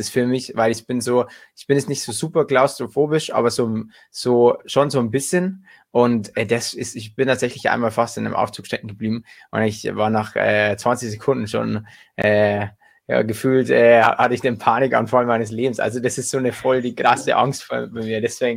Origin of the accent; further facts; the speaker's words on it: Bavaria, Germany; wir sind ja aufgewachsen und gebürtige Niederbayern.